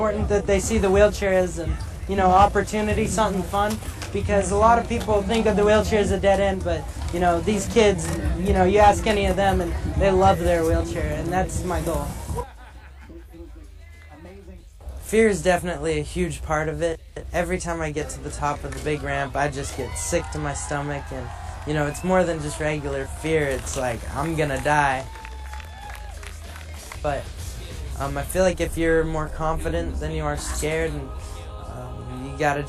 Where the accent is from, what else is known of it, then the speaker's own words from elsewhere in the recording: Las Vegas, Nevada, United States; I'm from Las Vegas, Nevada.